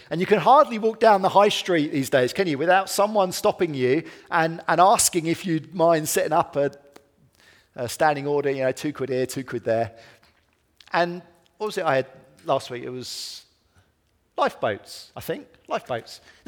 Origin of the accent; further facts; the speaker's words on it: United Kingdom; We're very British, aren't we?